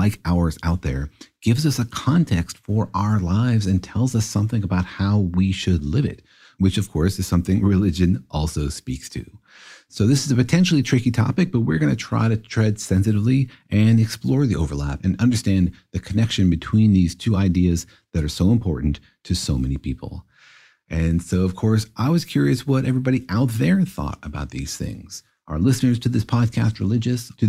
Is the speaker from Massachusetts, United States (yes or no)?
no; Los Alamos, New Mexico, United States; when I was growing up in Los Alamos, you know, physics was in the air.